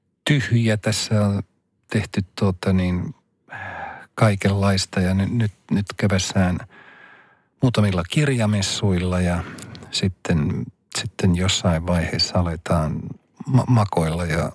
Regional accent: Rovaniemi, Lapland, Finland; Kun tästä on muutama vuosi aikaa, niin mun kotikaupunkini, Rovaniemen

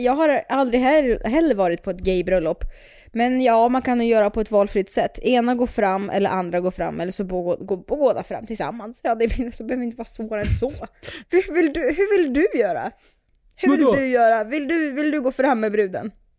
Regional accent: Russia; att jag är ryss och aldrig varit på ett gaybröllop

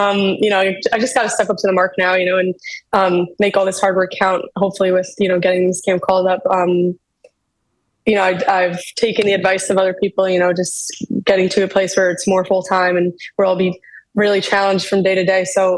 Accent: United States; growing up in the States and stuff, you hear about all about English football

